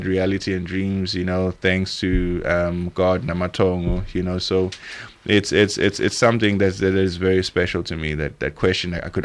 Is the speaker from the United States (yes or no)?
no; South Africa; first language Zulu; Isizulu is my native tongue.